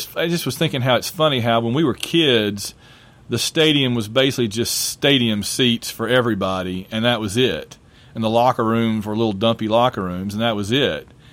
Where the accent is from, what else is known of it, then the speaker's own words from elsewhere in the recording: Sylacauga, Alabama, United States; They got married in Sylacauga, my hometown.